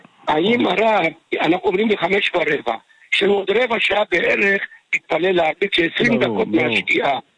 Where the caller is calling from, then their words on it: Beersheba, Southern District, Israel; מבאר שבע.